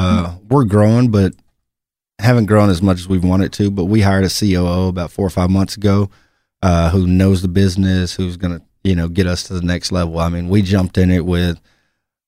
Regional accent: Midland, Texas, United States; Grew up, born and raised in Midland. Me and my mom, two sisters.

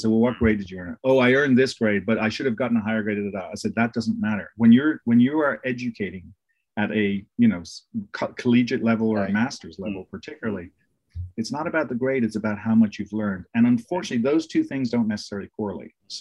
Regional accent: Ireland; now in United States; I am Irish. I have a phobia. It is a phobia about snakes. That's St. Patrick's fault. He banished all the snakes from Ireland. So I now live in America.

